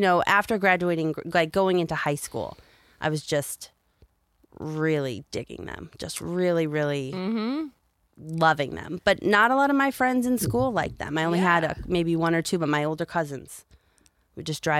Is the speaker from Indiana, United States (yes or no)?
no; Chicago, Illinois, United States; I grew up in Chicago.